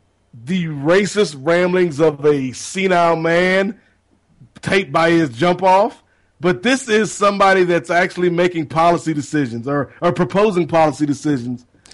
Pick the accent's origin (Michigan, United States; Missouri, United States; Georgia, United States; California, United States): Georgia, United States; Atlanta; born there; Like I was born in Atlanta. You know, I have fond memories for Atlanta